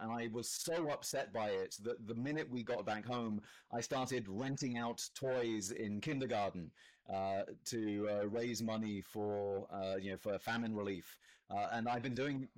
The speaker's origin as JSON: {"language": "English", "region": "England", "country": "United Kingdom", "tie": "born or raised there", "said": "I grew up in England, but my ancestors, well, my mother was born in Kenya, but, you know, many generations ago, my family is from India, some of my family is from India"}